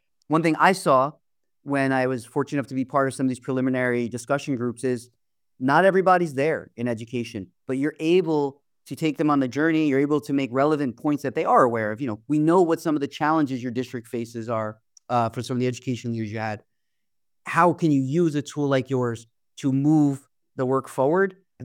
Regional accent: New York, United States; I'm a New Yorker, a huge fan of the mid-90s Knicks.

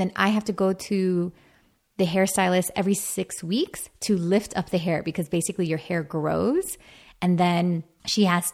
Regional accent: Miami, Florida, United States; And it's funny because I'm from Miami. So obviously it's like the capital of plastic surgery and all that.

